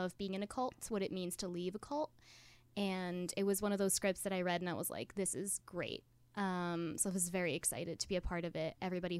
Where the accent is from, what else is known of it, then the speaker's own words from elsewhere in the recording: Zurich, Switzerland; also born or lived in United Kingdom; now in Los Angeles, United States; I'm originally from Zurich, Switzerland. Quite a while away. I lived there for most of my life, and then I moved to the UK for 4 years, and I've been in LA now for about 2.5 years.